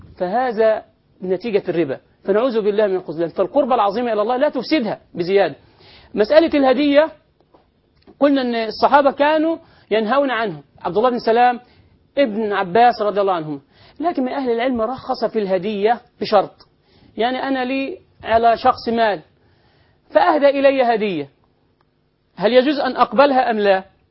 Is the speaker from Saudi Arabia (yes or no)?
no; Egypt; في بلدنا مصر